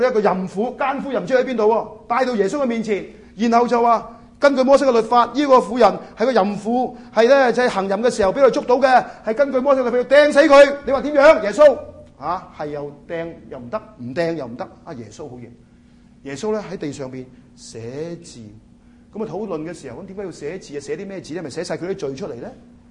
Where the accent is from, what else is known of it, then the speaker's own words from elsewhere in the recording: China; 都係我哋中國人咧，都即係有句咁嘅説話